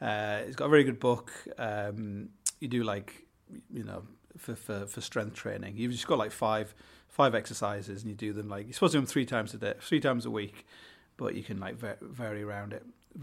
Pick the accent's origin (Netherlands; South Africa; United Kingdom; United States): United Kingdom; Hull, Yorkshire and the Humber; I come from Hull. You know, I think it's something to do with the docks. I think my great granddad was a docker.